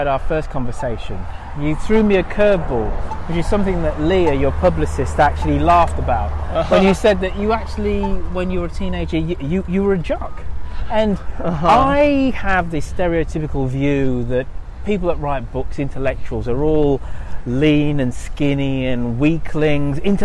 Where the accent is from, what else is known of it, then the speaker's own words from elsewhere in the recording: United Kingdom; Being British, I'm not saying being British. Being from anywhere else on the planet other than North America.